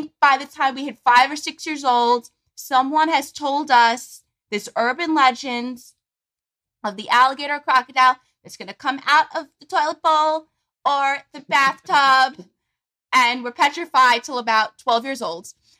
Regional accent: New York City, New York, United States; So I grew up in New York City, and in the first couple pages

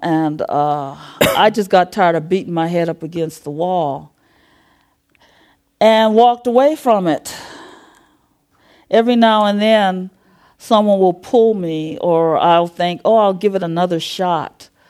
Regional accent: Los Angeles, California, United States; born there; I said, I was born in East L.A., and the guy just laughed and just waved me on, you know.

